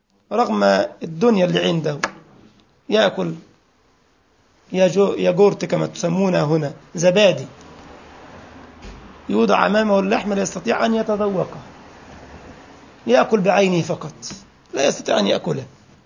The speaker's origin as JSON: {"language": "Arabic", "country": "Egypt", "said": "عندنا في مصر لك المنديل المحلاوي"}